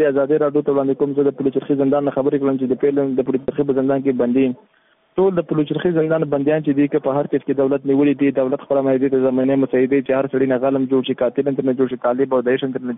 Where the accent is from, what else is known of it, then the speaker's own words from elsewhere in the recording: Afghanistan; مونږ هم د افغانستان بچیان یو